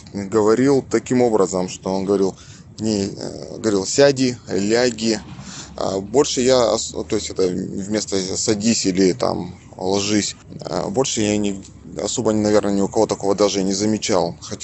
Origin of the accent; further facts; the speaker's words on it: Cherepovets, Vologda Oblast, Russia; also born or lived in Saint Petersburg; мне уже скоро будет 40 лет. Родился я и вырос в Череповце. Но высшее образование получал в Санкт-Петербурге. И там некоторое время проработал.